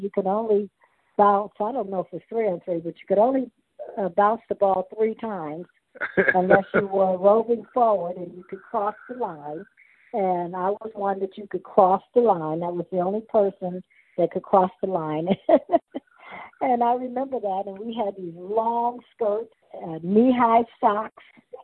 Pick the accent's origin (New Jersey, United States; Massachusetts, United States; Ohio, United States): New Jersey, United States; Camden; that was right across the bridge from where I grew up in Camden.